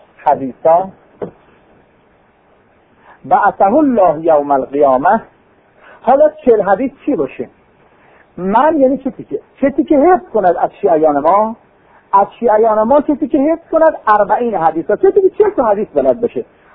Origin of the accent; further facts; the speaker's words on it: Iran; تا فهمید ما ایرانی هستیم